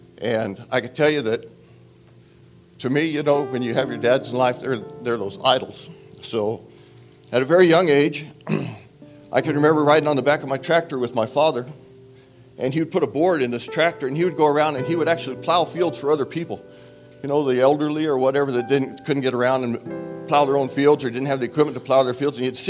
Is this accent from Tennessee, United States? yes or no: no; Salem, Indiana, United States; born there; I was born in Salem, Indiana, a little small town in southern Indiana, about 100 miles or so north of Louisville, Kentucky. We were poor, but we didn't know we were poor.